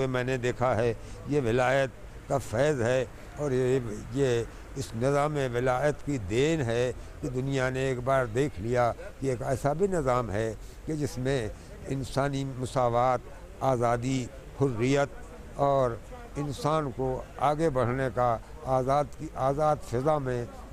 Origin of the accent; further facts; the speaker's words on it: India; میں ہندوستان سے آیا ہوں، 55 سال سے شاعری کر رہا ہوں